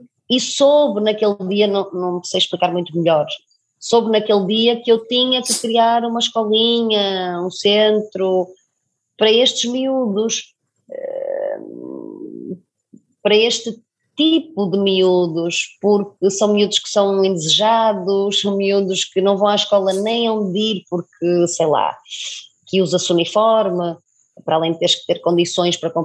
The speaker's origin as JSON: {"language": "Portuguese", "region": "Norte", "country": "Portugal", "tie": "born or raised there", "said": "tive a sensação que voltei para a minha infância em Trás-os-Montes com os meus avós"}